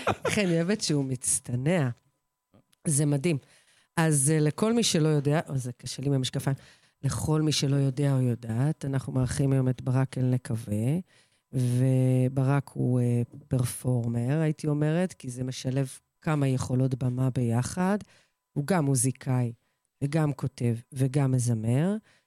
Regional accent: Russia; אני רוסייה

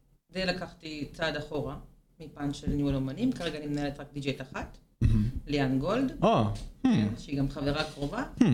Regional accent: Rishon LeZion, Central District, Israel; also born or lived in Rehovot; גדלתי עד גיל 6 ברחובות, ואחרי זה ראשון.

